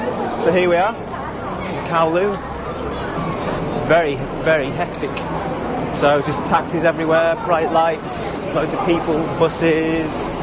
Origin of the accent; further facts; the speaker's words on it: England, United Kingdom; So I'm from England.